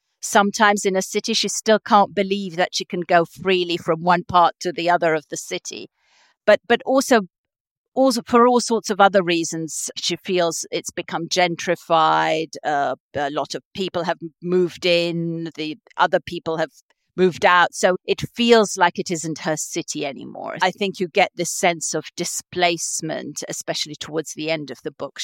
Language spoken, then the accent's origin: English; Romania; I was in Romania under communism, living under communism, and then seeing the fall of a regime and the move completely to another.